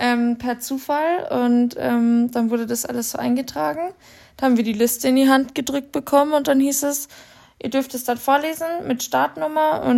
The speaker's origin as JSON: {"language": "German", "region": "Bavaria", "country": "Germany", "said": "wo ich als Bayer erstmal schlucken musste."}